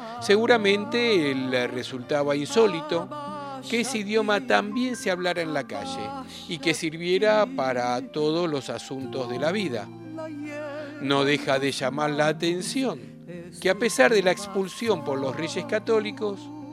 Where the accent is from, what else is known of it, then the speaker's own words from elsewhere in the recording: Mexico; now in California, United States; Soy un mexicano descendiente de judíos sefaradíes, turcos y sirios, con residencia actual en California.